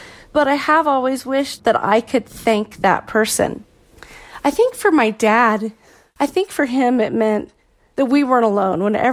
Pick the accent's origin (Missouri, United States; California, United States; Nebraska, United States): Nebraska, United States; now in Colorado, United States; I am currently in Colorado, but I'm originally from Nebraska.